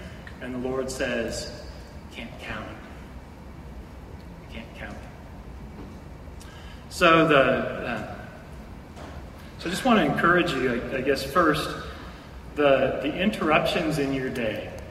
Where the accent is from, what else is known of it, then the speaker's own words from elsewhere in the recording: California, United States; And I'm from Central California, right?